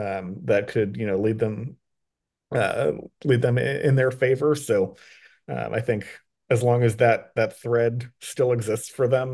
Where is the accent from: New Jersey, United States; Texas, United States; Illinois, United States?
Illinois, United States; Chicago; also born or lived in New Hampshire; I grew up in, I'm from Chicago originally and lived in New Hampshire as well.